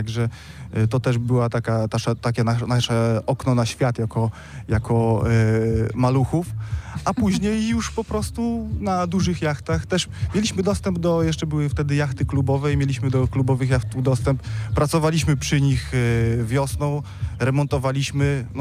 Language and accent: Polish; Krynica Morska, Pomeranian Voivodeship, Poland; Tak, jestem, pochodzę z Krynicy Morskiej.